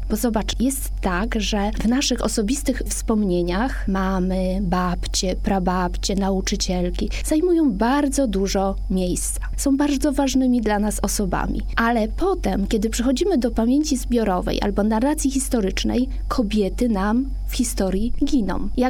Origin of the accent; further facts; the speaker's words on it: Trzemeszno, Greater Poland Voivodeship, Poland; Tak, ja pochodzę, mieszkam, urodziłam się w Trzemesznie.